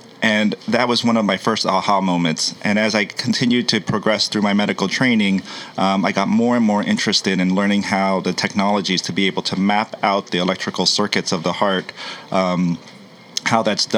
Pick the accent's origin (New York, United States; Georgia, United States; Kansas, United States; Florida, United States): Florida, United States; Miami; also born or lived in St. Louis / Fort Collins; My background, I was born in St. Louis. Mm-hmm. I lived in Fort Collins, Colorado, but I grew up in Miami, Florida, and I've kind of been all around.